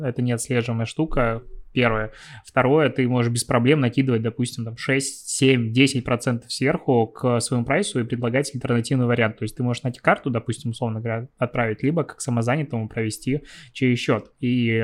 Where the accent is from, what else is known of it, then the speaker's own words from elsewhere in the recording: Belarus; Я все равно белорус.